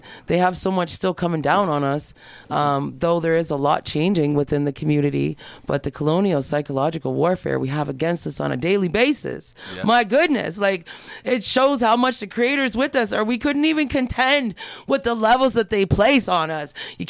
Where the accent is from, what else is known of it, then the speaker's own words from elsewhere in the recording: Detroit, Michigan, United States; Black Native from back home, Michigan area, Detroit in the house, Windsor.